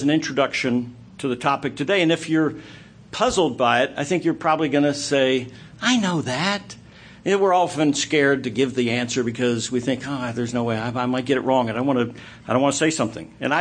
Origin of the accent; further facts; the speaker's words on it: Scotland, United Kingdom; even though I'm Scottish